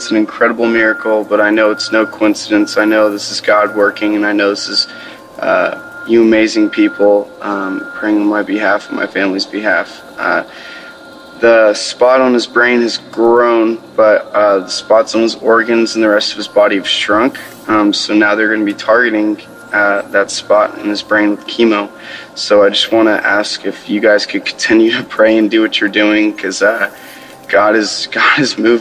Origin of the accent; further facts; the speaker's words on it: Tennessee, United States; Hey, Daily Audio Bible. This is … again. I'm from Tennessee.